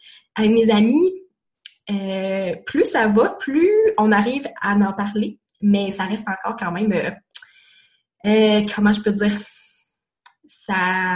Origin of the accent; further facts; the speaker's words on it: New Brunswick, Canada; born there; moi je suis née au Nouveau-Brunswick, donc elle est née dans ma ville natale